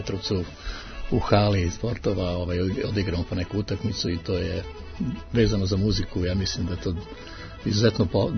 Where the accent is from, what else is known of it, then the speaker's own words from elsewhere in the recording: Serbia; mi smo pevači iz Srbije